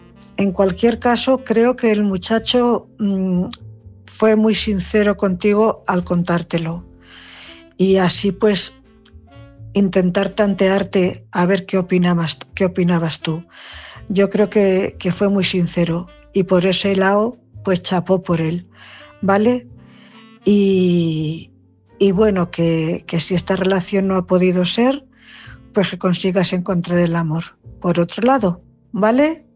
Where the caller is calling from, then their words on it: Cuenca, Castilla-La Mancha, Spain; corresponsal de Cuenca.